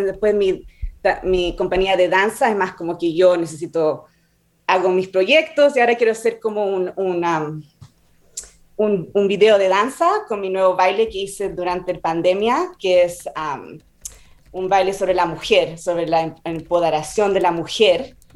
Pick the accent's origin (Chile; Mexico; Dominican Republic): Chile; como crecí en Chile